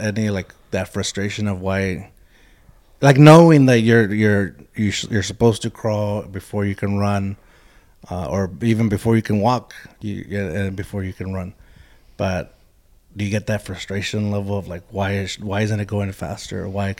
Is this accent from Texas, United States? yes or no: yes; Eagle Pass, Texas, United States; You know, there's a story where, well, from my hometown in Eagle Pass, supposedly that's where … from or lived